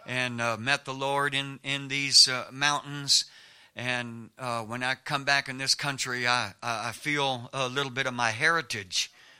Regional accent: California, United States; Some of you that have heard my testimony, you know that I was raised in California, and yet you still let me preach here, so that's a miracle.

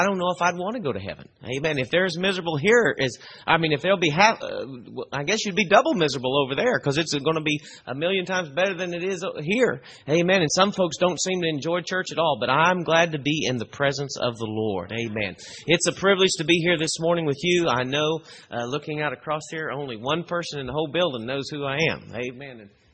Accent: Oklahoma, United States; our church where I grew up in Oklahoma had two steps up on the platform

